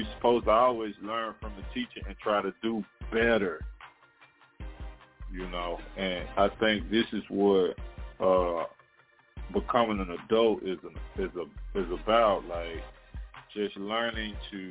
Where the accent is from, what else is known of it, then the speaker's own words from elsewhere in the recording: Memphis, Tennessee, United States; I remember people used to tell me growing up in Memphis, man, if you make it in Memphis, you can make it anywhere, right?